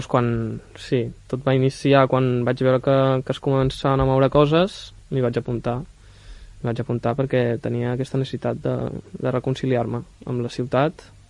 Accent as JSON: {"language": "Catalan", "town": "Olot", "region": "Catalonia", "country": "Spain", "moved": "as an adult", "said": "A veure, jo vaig marxar d'Olot a estudiar a Barcelona."}